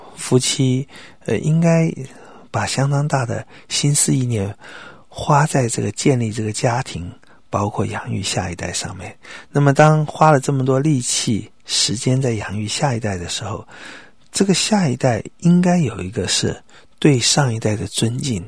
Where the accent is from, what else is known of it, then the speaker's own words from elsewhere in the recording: China; 是不是我们中国人又觉得好像表达的不够完整哈？